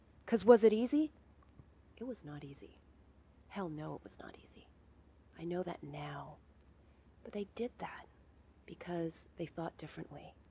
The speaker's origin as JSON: {"language": "English", "country": "Canada", "said": "it was as a minority, it was as an immigrant, it was as a Canadian."}